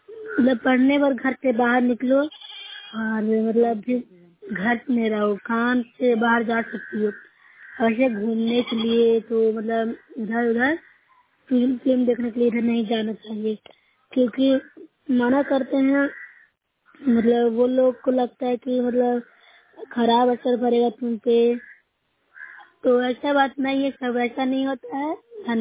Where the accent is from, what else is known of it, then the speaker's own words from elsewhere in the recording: Bihar, India; मैं नौसा ब्लॉक से हूँ, जिला नालंदा से मैं रखती हूँ।